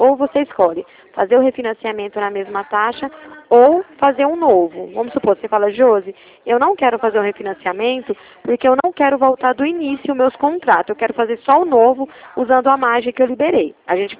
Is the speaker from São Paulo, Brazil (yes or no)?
yes; Ribeirão Preto, São Paulo, Brazil; Eu sou aqui de Ribeirão Preto.